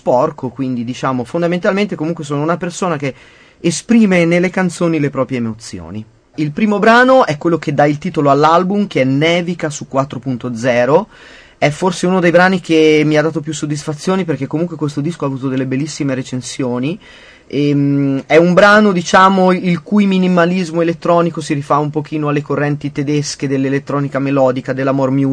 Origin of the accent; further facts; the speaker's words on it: Livorno, Tuscany, Italy; Il secondo brano si intitola … è una canzone assolutamente dedicata alla mia città natale.